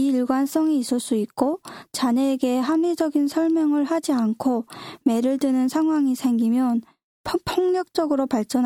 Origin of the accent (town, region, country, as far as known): North Korea; born or raised there